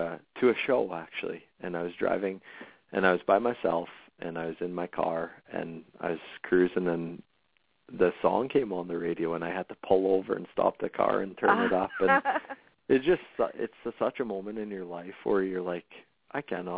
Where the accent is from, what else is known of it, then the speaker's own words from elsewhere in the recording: Saskatchewan, Canada; I grew up in Saskatchewan